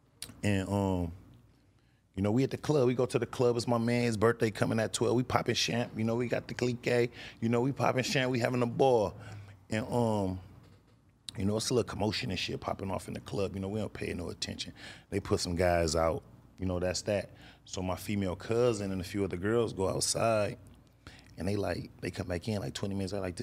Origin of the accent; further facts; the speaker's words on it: Grand Rapids, Michigan, United States; People be like, where you from, Detroit? No, I'm from Grand Rapids.